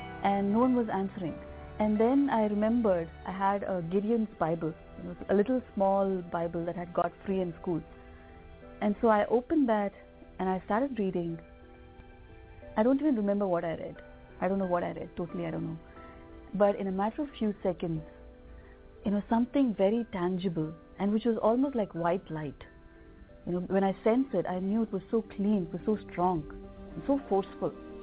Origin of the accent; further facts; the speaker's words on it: India; I'm from India, and I've been a Hindu by birth